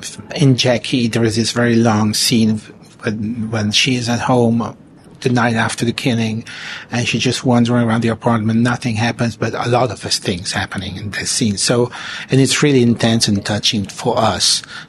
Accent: Turin, Piedmont, Italy; I'm from Torino. … for Fred, the Festival Insider.

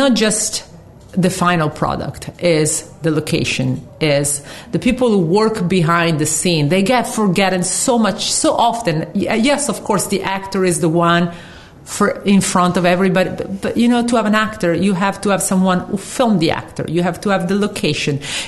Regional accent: Italy; now in Los Angeles, United States; we are three ladies from Italy, even if I live

